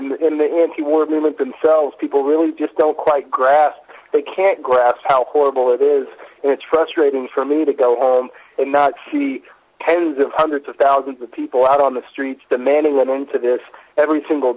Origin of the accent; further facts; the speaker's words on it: United States; now in Middle East; particularly being an American myself, and the time I was back in the U.S. before I returned to the Middle East